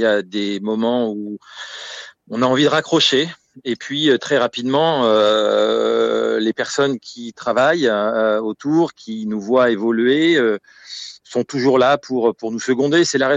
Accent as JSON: {"language": "French", "town": "Grigny", "region": "Île-de-France", "country": "France", "tie": "born or raised there", "said": "je suis un enfant du quartier de la Grande Borne, fier de l'être, fier d'avoir grandi dans cette cité"}